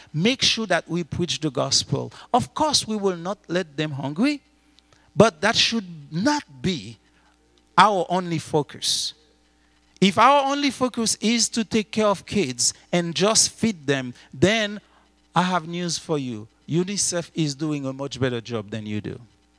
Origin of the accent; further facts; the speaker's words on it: Haiti; because I have seen it growing up in an orphanage, growing up in Haiti.